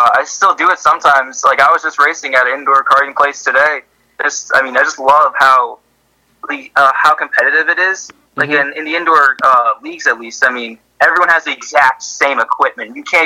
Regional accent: Wellesley, Massachusetts, United States; in my hometown of Wellesley, Massachusetts, it wasn't very all that popular.

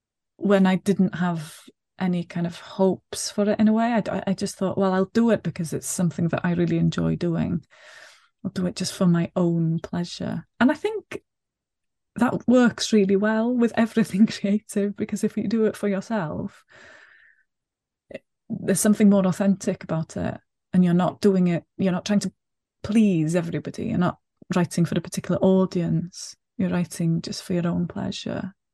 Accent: Wales, United Kingdom; first language Welsh; English is a second language; I'm Welsh first language, so I was brought up speaking Welsh, and I speak Welsh at home with my own children as well. But English has always been there as well, so I've been fluent in both languages since I can remember.

